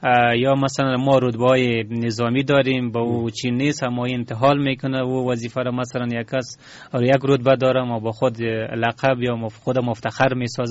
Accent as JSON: {"language": "Persian", "country": "Afghanistan", "tie": "born or raised there", "said": "همه ما شما افغان هستیم و در این خاک زاده شدیم و در این خاک زندگی میکنیم"}